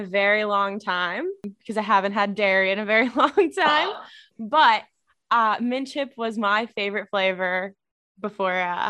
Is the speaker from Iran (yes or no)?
no; New York City, New York, United States; Oh, I don't even know if I could ask this as a New Yorker.